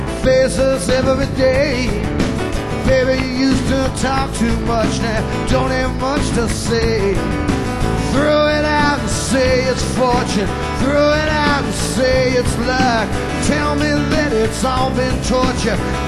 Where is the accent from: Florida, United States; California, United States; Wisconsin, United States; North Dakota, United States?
California, United States; San Diego; I'm originally from San Diego, and some of this was written there, and some of it was written in the jungle.